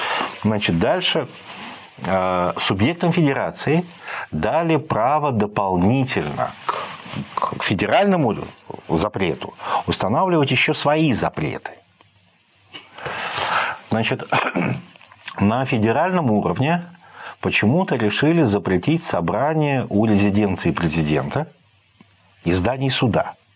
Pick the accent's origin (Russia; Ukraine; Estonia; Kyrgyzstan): Estonia; Понимаешь, я приехал из Эстонии, у нас 87 тысяч неграждан.